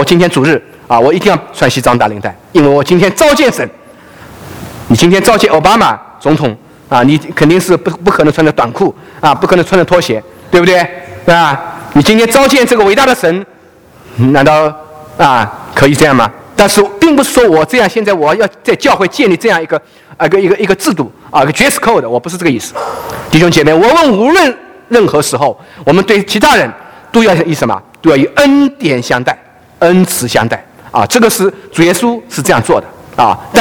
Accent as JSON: {"language": "Chinese", "country": "China", "said": "我从大陆来，"}